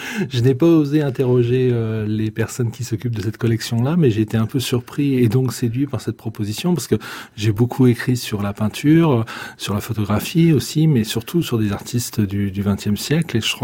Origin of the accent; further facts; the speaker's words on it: Paris, Île-de-France, France; ce qu'on connaît le mieux de Rubens lorsqu'on est parisien, et moi je me rappelle, petit parisien, mes premières visites au Louvre